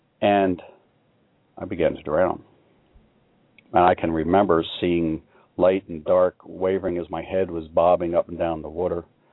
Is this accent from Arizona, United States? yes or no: no; Chester, Pennsylvania, United States; It was when I was just a small boy, 6 years old, in 1960. We lived near a creek, my hometown of Chester, Pennsylvania.